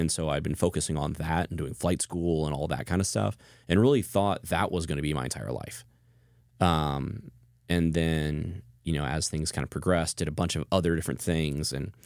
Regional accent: Kansas City, United States; So growing up in Kansas City, it's a major metropolitan town.

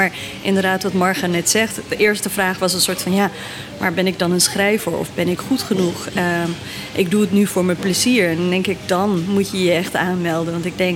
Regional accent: Morocco; Ik ben zelf geboren in Noord-Marokko. Daar ook deels opgegroeid. We noemen onszelf Imezigen. Dat is een soort van indigenous groep in Marokko. Dus onze taal is nooit erkend geweest.

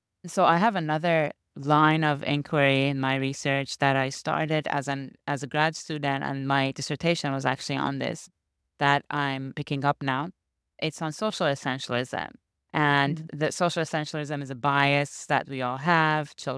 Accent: Iran; So I'm originally from Iran. And I went back, I think, one summer and then another summer.

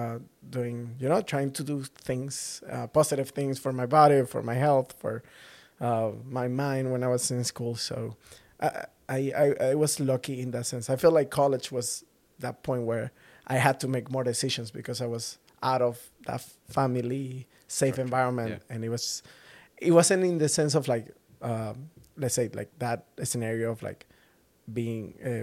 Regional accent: St. Petersburg, Florida, United States; I grew up in St. Petersburg, Florida.

